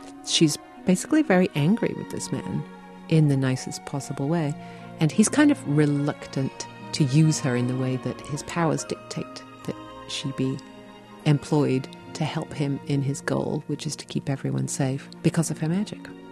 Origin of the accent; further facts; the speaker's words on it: England, United Kingdom; I was very English. I am very English. But now that I've lived in this country for a bit